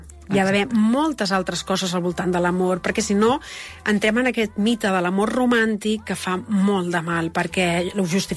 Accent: Catalonia, Spain; I jo sóc més del Maresme, que és la meva terra, i m'agrada viure al costat de la meva família

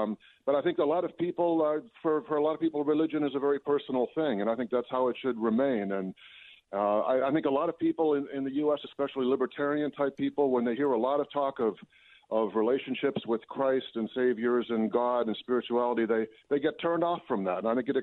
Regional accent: Canada; also born or lived in Germany; now in United States; I was born in Germany and grew up in Canada, and I've lived in the United States for almost 50 years.

